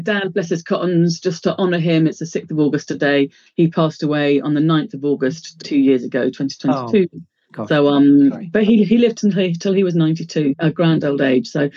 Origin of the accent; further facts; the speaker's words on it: Ireland; now in England; I'm an Irish person in England. And when I go back to Ireland, there's a sense of fitting in a way.